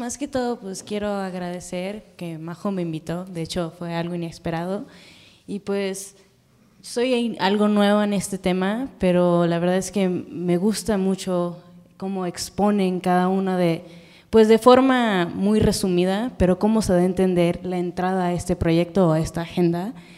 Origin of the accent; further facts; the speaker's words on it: Venezuela; no soy de acá, soy venezolana